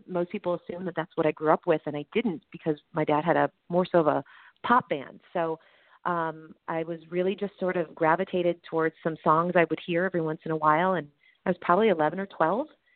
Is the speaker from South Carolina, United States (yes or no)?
no; Glenview, Illinois, United States; I grew up in Glenview. So, you know, just north of the city.